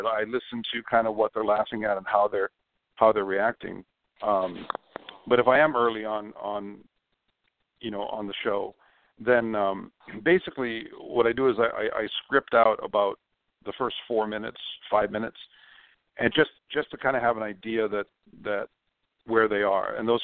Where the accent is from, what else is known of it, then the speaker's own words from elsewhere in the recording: Hawaii, United States; I grew up in Hawaii and I learned how to drive in the winter.